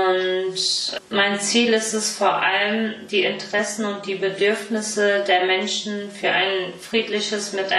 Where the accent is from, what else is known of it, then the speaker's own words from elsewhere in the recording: Rödermark, Hesse, Germany; born there; bin 23 Jahre alt und gebürtige Rödermerkerin.